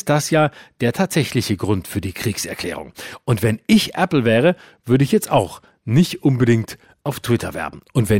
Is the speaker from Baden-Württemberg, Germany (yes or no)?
yes; Baden-Württemberg, Germany; Bei mir in Südbaden, wo ich herkomme